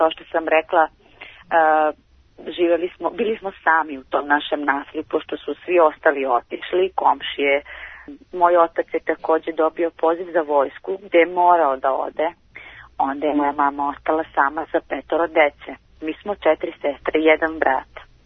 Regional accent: Kosovo; born there; Rođena sam na Kosovu.

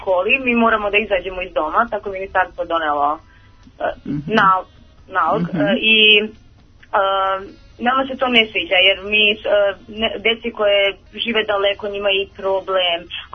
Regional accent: Aleksandrovac, Šumadija and Western Serbia, Serbia; Ja sam iz Aleksandrovca

